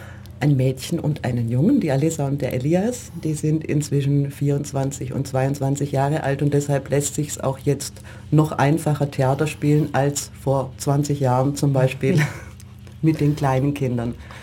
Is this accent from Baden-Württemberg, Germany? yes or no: yes; Konstanz, Baden-Württemberg, Germany; born there; also born or lived in Munich / Ulm; Ich bin geboren in Konstanz, habe dann eine Schauspielschule gemacht.